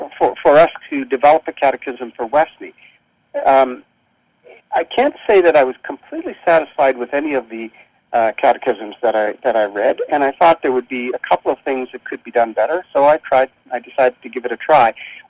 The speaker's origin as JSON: {"language": "English", "town": "Moncton", "region": "New Brunswick", "country": "Canada", "tie": "born or raised there", "said": "And I finished that and went to Atlantic Baptist University, which is now Crandall University in my hometown of Moncton, New Brunswick."}